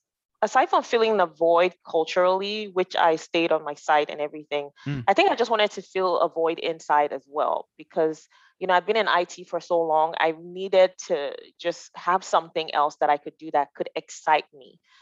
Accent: Lagos, Nigeria; moved away as an adult; now in Canada; So I am from Lagos, Nigeria. Nigeria is a country in West Africa. Right. And it's, you know, just on Lagos, it's on the Atlantic. So I grew up, you know, going to the beach on holidays, and I'm a city girl.

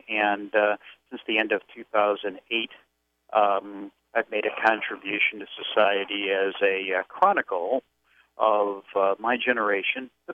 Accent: Chicago, Illinois, United States; I grew up in Chicago. I was born in 1955. I am a baby boomer.

